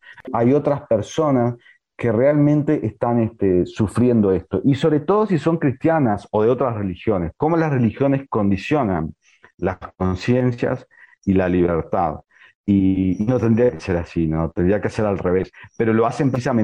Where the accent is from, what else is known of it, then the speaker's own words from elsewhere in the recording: Paysandú, Uruguay; en mi ciudad natal